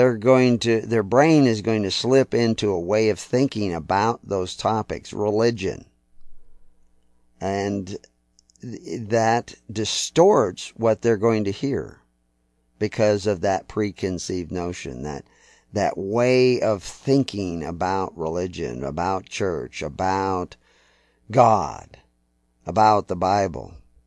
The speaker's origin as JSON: {"language": "English", "region": "Texas", "country": "United States", "accent": "Texas", "said": "I was from Texas, had a very thick accent, very thick Tex accent. I didn't hear it. I didn't know I had an accent. I talked like everybody talked where I came from"}